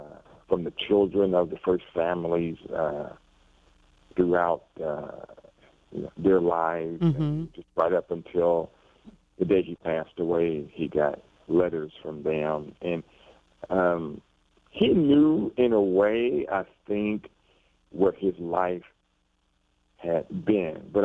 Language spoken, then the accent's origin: English; the South, United States; maybe this is the after effects of Jim Crow America mm-hmm. growing up in the South.